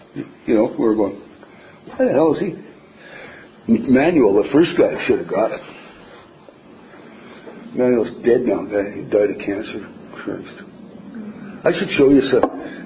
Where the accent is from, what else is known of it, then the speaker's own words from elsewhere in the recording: Winnipeg, Manitoba, Canada; born there; I was born in Winnipeg.